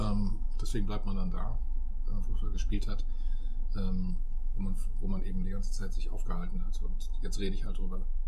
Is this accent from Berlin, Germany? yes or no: no; Bad Salzuflen, North Rhine-Westphalia, Germany; also born or lived in Herford; now in Hamburg, Germany; seit über 15 Jahren in Hamburg, geboren in Ostwestfalen, in Herford, aufgewachsen in Bad Salzuflen, in einer Kurstadt, was für junge Leute damals nicht so prickelnd war